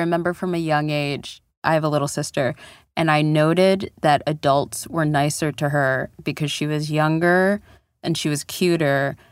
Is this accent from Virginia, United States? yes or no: yes; Virginia, United States; I was born in Northern Virginia, and I was raised there as well.